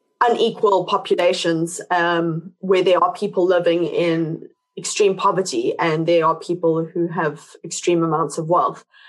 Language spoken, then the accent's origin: English; South Africa; So it's, it's something that obviously as South African